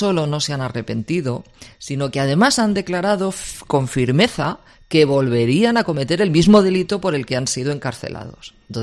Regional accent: Catalonia, Spain; first language Catalan; Spanish is a second language; yo siendo catalana, hablando perfectamente catalán

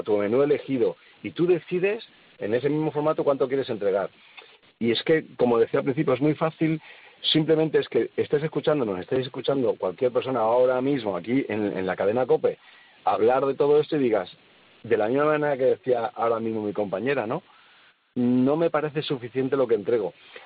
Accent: Valencian Community, Spain; yo soy de la Comunidad Valenciana, tierra de la paella, tierra del arroz

